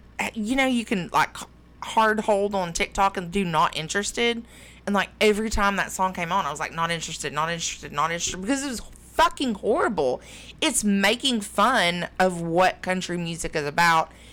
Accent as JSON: {"language": "English", "region": "the South", "country": "United States", "accent": "southern", "said": "So, yes, I sit here with my uneducated ass and my southern accent that makes me sound dumb."}